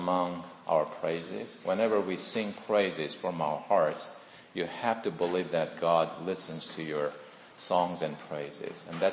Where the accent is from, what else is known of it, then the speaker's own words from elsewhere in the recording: South Korea; now in United States; I am 56 years old, born and raised in South Korea, 3 years after the Korean War ended.